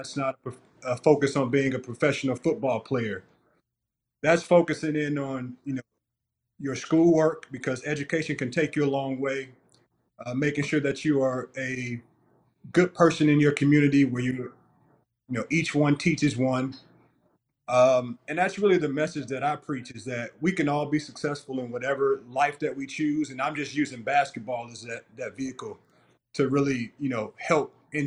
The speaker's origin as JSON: {"language": "English", "town": "St. Louis", "region": "Missouri", "country": "United States", "tie": "born or raised there", "said": "Well, I'm a hometown kid, born and raised in St. Louis. This has always been home for me, even through the cities that I played in."}